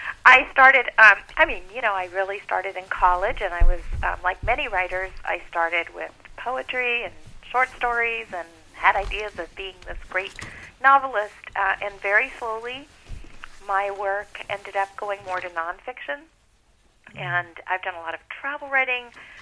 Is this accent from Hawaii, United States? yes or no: yes; Hawaii, United States; I grew up in Hawaii. So if you can imagine, I was born in a little sugar plantation town out on the north shore of Oahu. That's as far away from Honolulu as you can get.